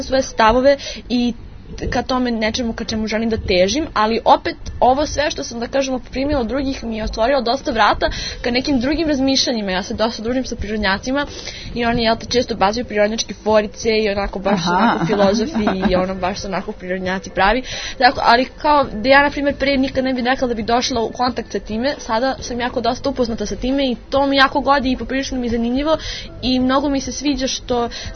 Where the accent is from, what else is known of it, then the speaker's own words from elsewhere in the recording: Belgrade, Serbia; Ja sam inače sa Medaka